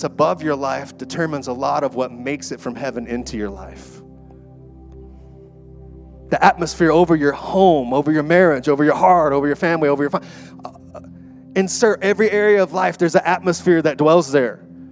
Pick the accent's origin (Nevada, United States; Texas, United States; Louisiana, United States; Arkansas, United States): Texas, United States; Like, I grew up in the Texas Panhandle chasing storms, you know, and in the Texas Panhandle, it's as flat, and you can see as far as the eye can see.